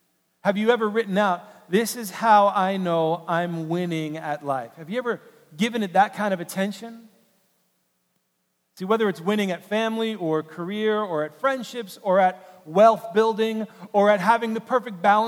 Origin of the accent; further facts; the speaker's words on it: New York City, New York, United States; I grew up in New York City.